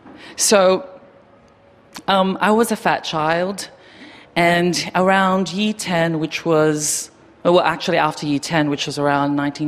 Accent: Philippines; And I grew up in the Philippines

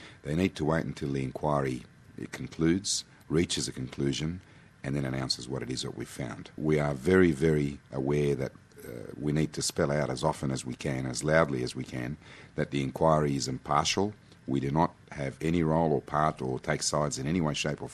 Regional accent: Australia; I am an Arab by birth, and I'm quite proud of being an Australian, but I think I'm even more proud of being an Arab. And I'm fluent in the language, and I do have some cultural awareness.

